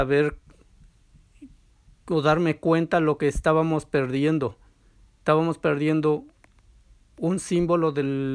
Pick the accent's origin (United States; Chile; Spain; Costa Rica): United States; New York; ese símbolo tan apreciado que nos identifica como neoyorquinos